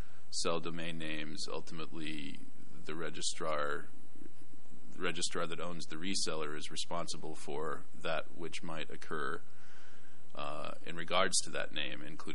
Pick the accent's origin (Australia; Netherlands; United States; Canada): Canada; I'm Canadian, so I'm trying to be polite.